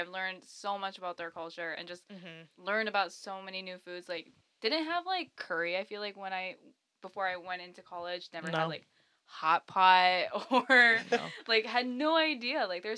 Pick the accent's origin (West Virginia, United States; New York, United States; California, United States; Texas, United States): New York, United States; Syracuse; oh yeah, I'm from New York.